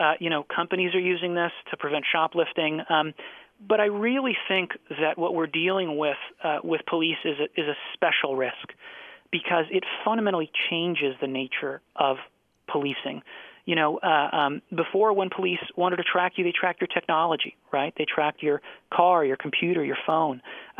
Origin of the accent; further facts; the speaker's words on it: Lima, Peru; now in United States; I grew up in Lima, Peru.